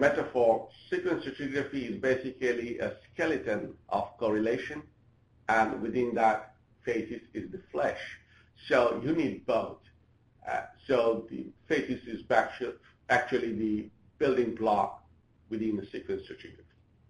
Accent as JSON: {"language": "English", "country": "Bangladesh", "second_language": "English", "said": "so this is a metro in my home country, Bangladesh."}